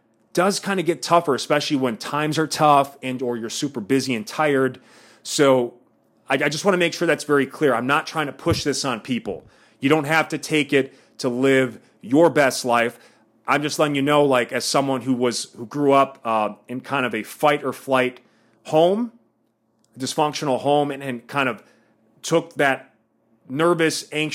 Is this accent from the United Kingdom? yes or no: no; Midwest, United States; I grew up in the Midwest, and it was kind of positioned as like an evil thing